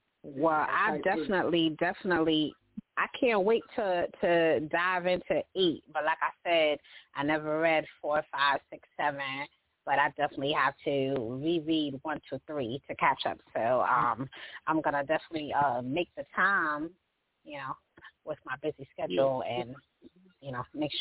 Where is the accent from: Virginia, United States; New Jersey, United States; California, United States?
New Jersey, United States; So both Elijah and I are New Jersey bred. I'm from New Jersey.